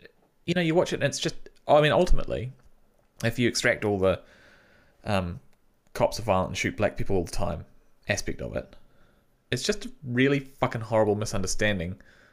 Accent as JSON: {"language": "English", "country": "New Zealand", "said": "when you go to the States as a New Zealander, you're like, everyone's got a fucking gun."}